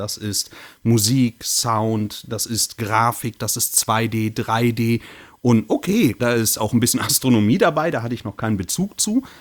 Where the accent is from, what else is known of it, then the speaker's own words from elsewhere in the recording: Cologne, North Rhine-Westphalia, Germany; Ich bin kein Hamburger, das direkt vorneweg. Ich bin eine kölsche Junge, 800 Meter vom Müngersdorfer Stadion entfernt geboren und da groß geworden.